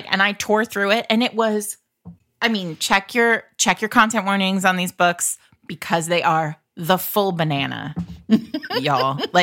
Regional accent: Rhode Island, United States; I'm not Canadian, so. I grew up in Rhode Island where we, like, have the actual mob

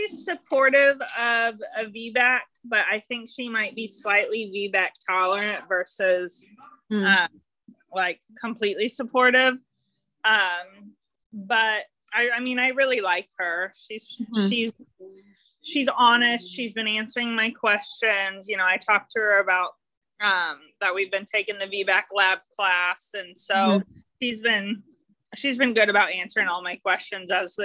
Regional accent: Indianapolis, Indiana, United States; now in Columbia, United States; So I'm actually from Indianapolis, Indiana, but my husband is in the Army and we're currently stationed at Columbia, South Carolina.

